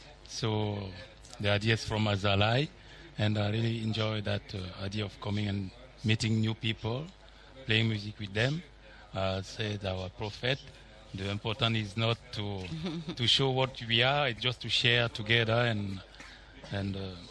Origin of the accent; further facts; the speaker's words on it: Cameroon; English is a second language; I'm coming from Cameroon.